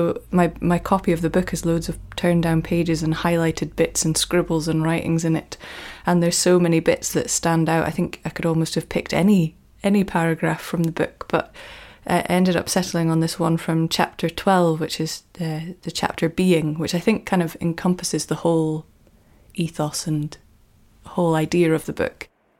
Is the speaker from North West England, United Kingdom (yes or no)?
no; Alford, Scotland, United Kingdom; So I grew up in Afford in Aberdeenshire, and my family, we always went on adventurous excursions around the place, like going up hills and camping.